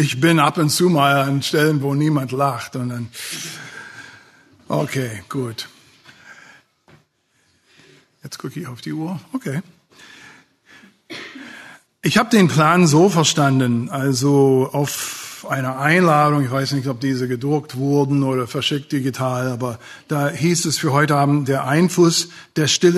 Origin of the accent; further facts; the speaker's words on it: United States; German is a second language; now in Magdeburg, Germany; ich komme aus den Vereinigten Staaten, bin seit 92 in Deutschland, seit 94 in Magdeburg und tue mich immer noch schwer mit der deutschen Sprache.